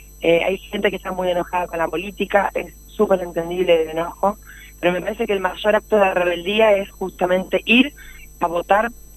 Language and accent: Spanish; Argentina; como somos los argentinos siempre